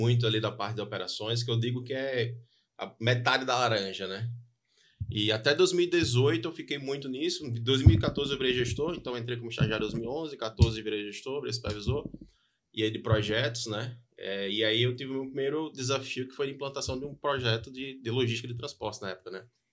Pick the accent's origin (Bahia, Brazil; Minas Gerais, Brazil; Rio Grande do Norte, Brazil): Rio Grande do Norte, Brazil; Natal; Entrei no mercado aqui de Natal mesmo. Sou natalense, sou natural daqui.